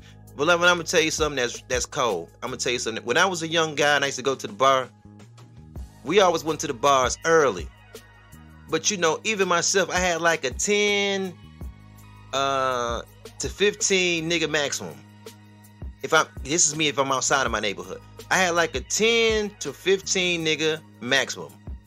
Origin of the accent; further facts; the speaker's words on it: Detroit, Michigan, United States; Me being from the city of Detroit, as I always say, I'm like, shit, I'm not really from the West Side. I am the West Side, as I say.